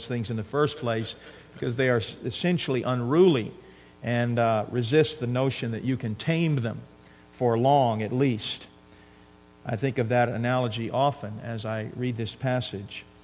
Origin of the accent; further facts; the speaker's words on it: Texas, United States; I grew up in South Texas on the coast. My maternal grandfather was a game warden.